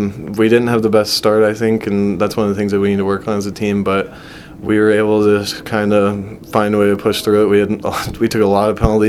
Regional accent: El Paso, Texas, United States; born there; also born or lived in Hawaii / Virginia / Montana; I was born in El Paso, Texas, and then I've kind of bounced everywhere from Hawaii to Virginia and Montana and just felt everywhere in between.

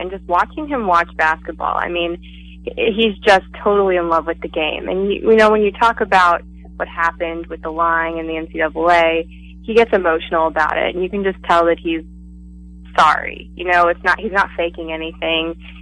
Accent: the South, United States; No, actually, I'm from the South, so I enjoyed my time there.

